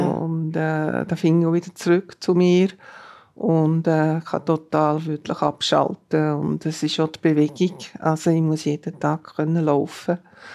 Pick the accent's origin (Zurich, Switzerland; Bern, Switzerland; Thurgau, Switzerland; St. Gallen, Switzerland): Bern, Switzerland; Ich gehe so bei uns in Bern einfach, wenn es Flohmärkte gibt, bin ich sehr gerne auf Flohmärkte zu finden.